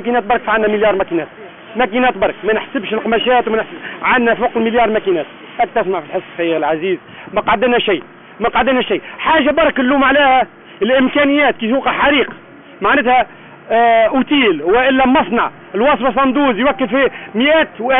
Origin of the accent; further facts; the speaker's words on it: France; now in Tunisia; انا ولد فرنسا جيت لهنا واستثمرت